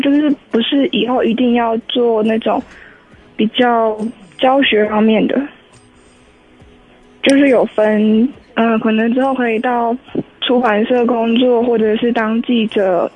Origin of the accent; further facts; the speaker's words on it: Taoyuan, Taiwan; 我是桃园的